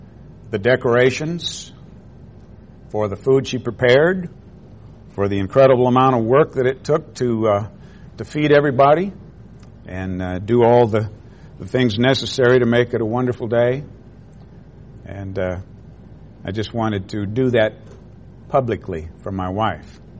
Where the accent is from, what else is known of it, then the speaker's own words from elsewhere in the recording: United States; Aren't you glad you're an American? Thank God I'm an American.